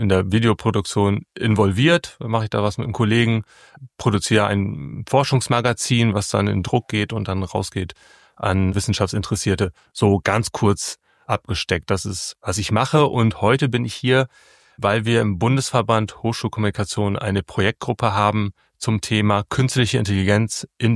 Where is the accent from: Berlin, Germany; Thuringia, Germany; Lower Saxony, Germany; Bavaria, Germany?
Lower Saxony, Germany; born there; weil ich bin eigentlich gebürtiger Ostfriese.